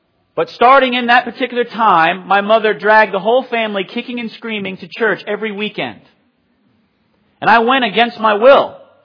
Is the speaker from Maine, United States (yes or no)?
yes; Bath, Maine, United States; But I grew up in Bath, Maine.